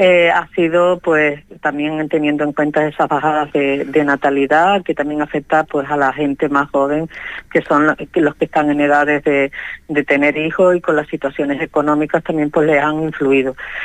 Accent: Canary Islands, Spain; yo procedo de la isla de Lanzarote

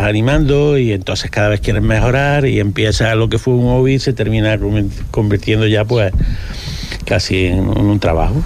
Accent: Córdoba, Andalusia, Spain; Yo nací en Córdoba, soy de Córdoba, y pues, llevo ya aquí 34, 35 años.

